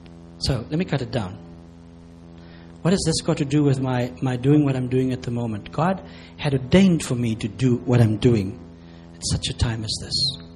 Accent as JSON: {"language": "English", "town": "Cape Town", "region": "Western Cape", "country": "South Africa", "tie": "born or raised there", "said": "growing up in Cape Town, we have a lot of sand."}